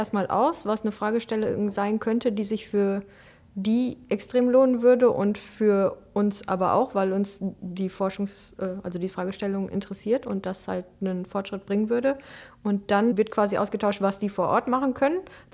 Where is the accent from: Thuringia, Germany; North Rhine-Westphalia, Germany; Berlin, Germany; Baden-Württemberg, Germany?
North Rhine-Westphalia, Germany; Nein, ich komme aus dem Ruhrgebiet.